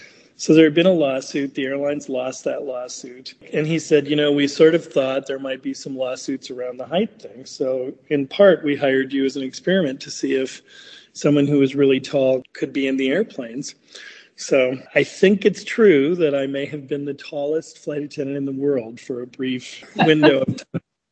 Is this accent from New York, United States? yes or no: yes; New York, United States; And I just, you know, as a New Yorker, I was like, God, that's amazing that a cab driver would